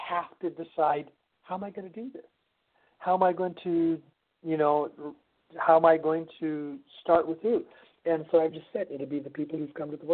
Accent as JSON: {"language": "English", "country": "United States", "said": "the fact that I came all the way from America here, and they just thoroughly enjoyed it."}